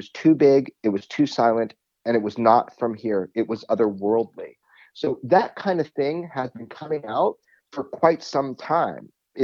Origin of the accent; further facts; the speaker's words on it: Santa Monica, California, United States; Born and raised in Los Angeles, Santa Monica, California.